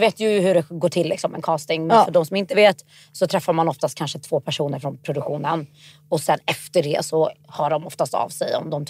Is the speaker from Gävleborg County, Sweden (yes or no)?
no; Stockholm, Stockholm County, Sweden; jag är ju uppvuxen i Stockholm.